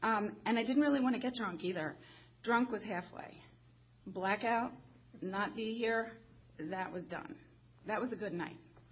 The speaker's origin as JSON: {"language": "English", "town": "Hatfield", "region": "Pennsylvania", "country": "United States", "tie": "born or raised there", "said": "So I am actually from Pennsylvania originally. I grew up in Hatfield, Lansdale area, and then my parents, well, my parents are divorced, but my mom moved to Quakertown."}